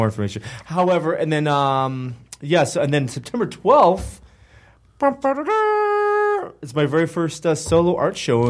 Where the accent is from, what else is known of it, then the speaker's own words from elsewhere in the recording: Vancouver, British Columbia, Canada; And I'm from Vancouver.